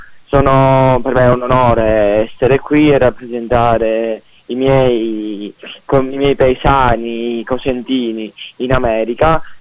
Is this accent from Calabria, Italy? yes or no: yes; Castrolibero, Calabria, Italy; Esatto, sì, sono di Castrolibero.